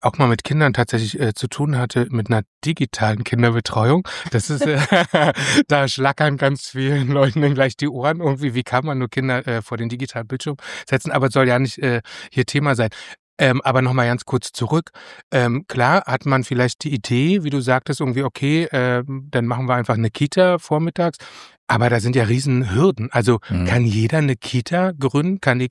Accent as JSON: {"language": "German", "town": "Marzahn", "region": "Berlin", "country": "Germany", "tie": "born or raised there", "said": "Und ich bin in der Nähe vom Altmarzahn aufgewachsen."}